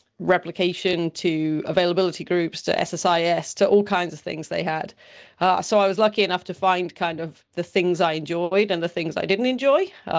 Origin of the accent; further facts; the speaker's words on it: England, United Kingdom; moved away as an adult; also born or lived in Ohio, United States; I grew up in England and I moved to Ohio in the US in 2005 to play football, proper football, soccer, as the Americans call it.